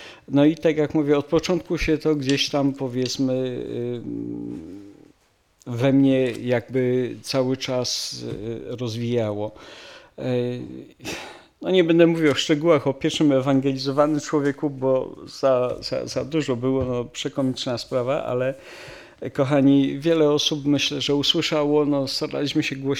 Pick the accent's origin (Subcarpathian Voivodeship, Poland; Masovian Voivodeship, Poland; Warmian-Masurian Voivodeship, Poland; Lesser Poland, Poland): Lesser Poland, Poland; Kraków; Jestem z Huty, z Nowej Huty, spod Krakowa, czy Kraków pod Nową Hutą.